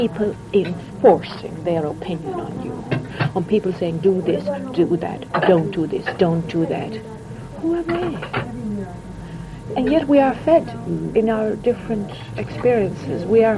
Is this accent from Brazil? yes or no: no; Ireland; As it was, I was brought up in Ireland